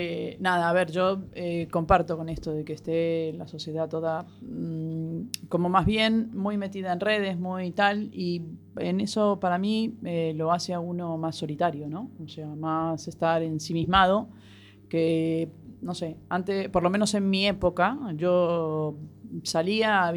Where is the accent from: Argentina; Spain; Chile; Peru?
Argentina; moved away; Vengo del extranjero, que vengo desde Argentina.